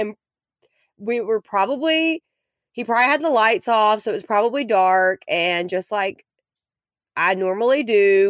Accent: Ellenwood, Georgia, United States; I was living at the house I grew up in Ellenwood, Georgia.

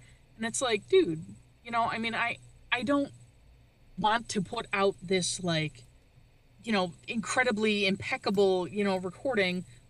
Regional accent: Canada; I'm originally from Canada

